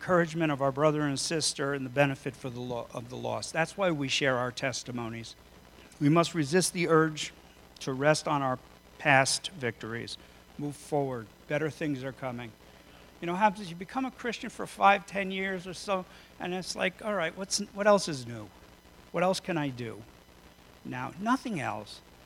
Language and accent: English; United States; I love being American. I like it. It's good.